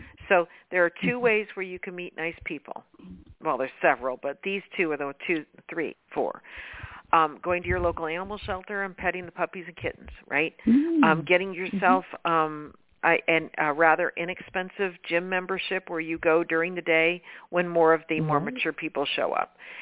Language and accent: English; Nevada, United States; Well, that's my hometown.